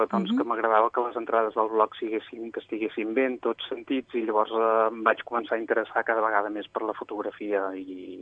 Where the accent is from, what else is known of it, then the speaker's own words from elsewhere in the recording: Vic, Catalonia, Spain; sóc un noi de Vic i sóc pastisser aficionat